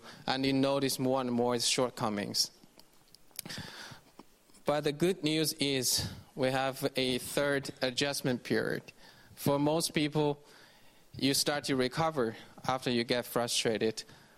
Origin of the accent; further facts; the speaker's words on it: China; English is a second language; moved away; I can relate to this very much because in China we have things that happen really, really fast. My hometown, when I left, there was no metro system whatsoever. Now we have 8 lines of metro system. And as a native, I don't know how to take metro in my hometown.